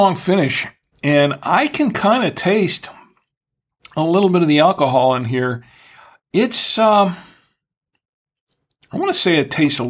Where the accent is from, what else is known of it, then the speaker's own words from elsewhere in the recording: Orlando, Florida, United States; and Orlando, Florida, my hometown, pretty much, $7.99 a bottle.